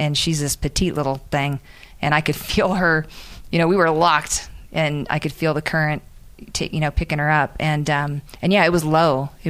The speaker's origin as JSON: {"language": "English", "region": "Virginia", "country": "United States", "said": "I'm a girl from Virginia. I do a lot of hiking in the Shenandoah."}